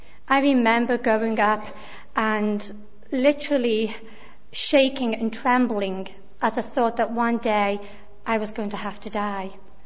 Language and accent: English; Liverpool, North West England, United Kingdom; accent: mixture; I grew up in the city of Liverpool. I used to be able to say that you could probably tell by my accent, but I have a wee bit of a mixture of an accent now.